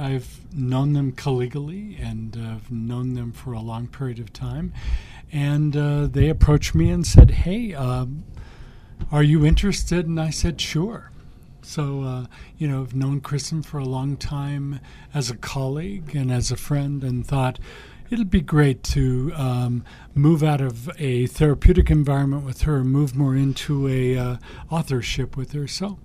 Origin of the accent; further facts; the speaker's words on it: Palm Springs, California, United States; now in Utah, United States; I grew up in California, Palm Springs area, and moved up here in the 70s, taught at the university for 30 years.